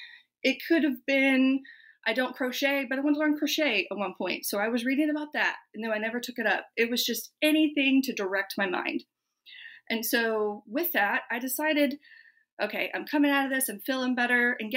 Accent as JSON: {"language": "English", "region": "Midwest", "country": "United States", "tie": "born or raised there", "said": "I was following the checklist of growing up in the Midwest, in the middle of nowhere, 2 hours from here, small town, 200 people, yeah."}